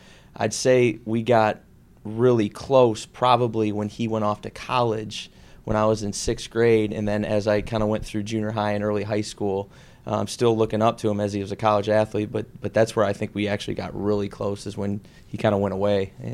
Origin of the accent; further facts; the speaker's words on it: Mount Pleasant, Michigan, United States; Yeah, so we grew up in Mount Pleasant. We were born and raised there. My parents, they met there.